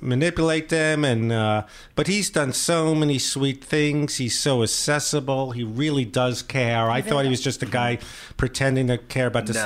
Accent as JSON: {"language": "English", "town": "Brooklyn", "region": "New York", "country": "United States", "also_born_or_lived": "Manhattan", "said": "New York. I'm from Brooklyn, mm-hmm. and then I lived in Manhattan."}